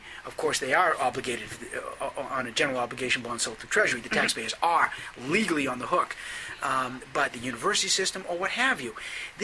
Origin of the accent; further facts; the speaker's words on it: Waterville, United States; I'm cheap. I'm from Waterville. I grew up in Waterville. We're four generations there.